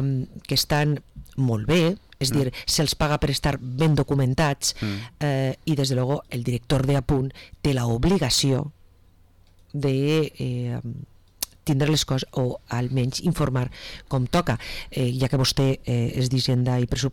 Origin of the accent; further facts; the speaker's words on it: Valencian Community, Spain; jo sóc de Castelló i ho veig, és a dir, jo sóc de la província de Castelló